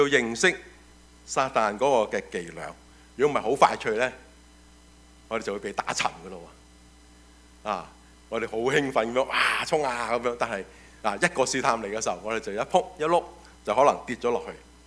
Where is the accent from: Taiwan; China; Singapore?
China; 我们中国人说一元复始就万象更新，是不是？